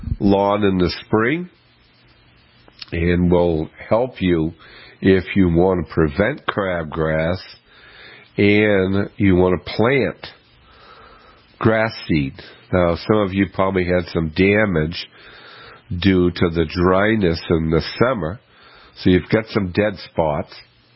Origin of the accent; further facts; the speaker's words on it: Boston, Massachusetts, United States; And being from my hometown of Boston, WBOQ 104.9 FM is now part of our family